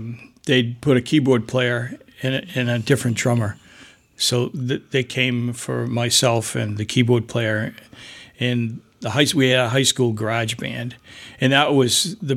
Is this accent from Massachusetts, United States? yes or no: yes; Athol, Massachusetts, United States; In Athol. I grew up in Athol.